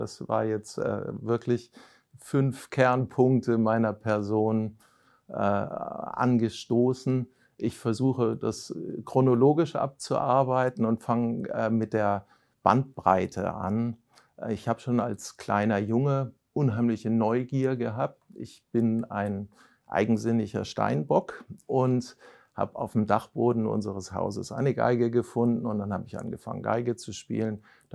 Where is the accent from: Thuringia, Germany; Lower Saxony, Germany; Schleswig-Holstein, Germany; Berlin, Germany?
Berlin, Germany; in Berlin freue ich mich immer, wenn ich wieder da bin, meine alte Heimat.